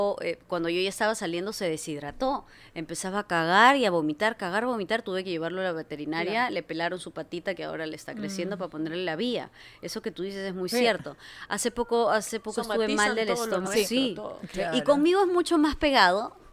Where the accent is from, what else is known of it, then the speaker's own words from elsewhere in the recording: Pucusana, Lima, Peru; como yo me crié en Pucusana, a mí me despertaba la gaviota.